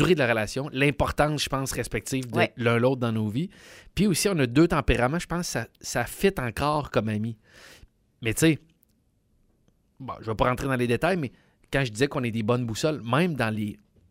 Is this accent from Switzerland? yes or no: no; Quebec City, Quebec, Canada; Tu sais, je viens de Québec, là, j'aime Québec